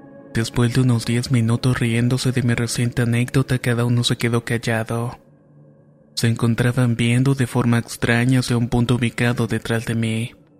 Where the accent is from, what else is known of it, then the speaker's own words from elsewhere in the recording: Honduras; soy de Honduras.